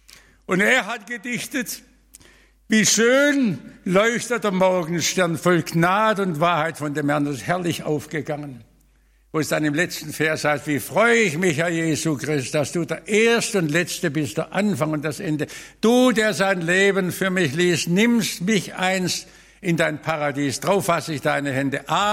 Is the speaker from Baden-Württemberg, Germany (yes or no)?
yes; Stuttgart, Baden-Württemberg, Germany; Man hat zuerst bestrahlt, war bei uns in Stuttgart. Und wir haben dann über Monate das miterlebt. Ich war damals ein Junge mit 14 Jahren.